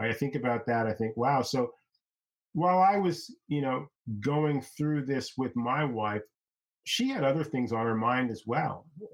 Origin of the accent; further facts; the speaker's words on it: England, United Kingdom; born there; I was born in England, so, you know, I certainly know what the British taught as history, but my parents are from the Caribbean, my family's from the Caribbean